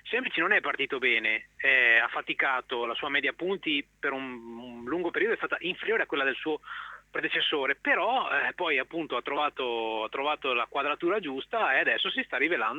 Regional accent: Veneto, Italy; Sono un veneto però, impiantato in Emilia, ormai da 10 anni.

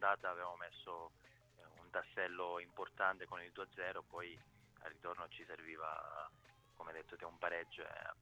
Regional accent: Sicily, Italy; anche io sono siciliano, quindi a Trapani per me è stato bellissimo giocare nella mia terra.

